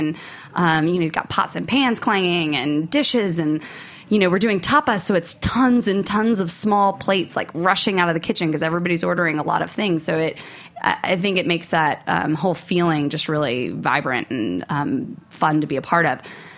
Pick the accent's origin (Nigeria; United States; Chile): United States; New Jersey; also born or lived in South Carolina; I was born in South Carolina, so it's not too crazy why moving down towards the South, even though I grew up in New Jersey, wasn't too crazy.